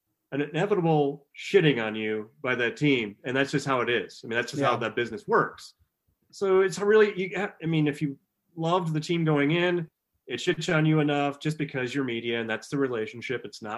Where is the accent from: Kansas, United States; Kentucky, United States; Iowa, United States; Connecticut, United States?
Iowa, United States; Dubuque; We grew up in Dubuque. We got the Madison CBS, so we were huge Packer fans.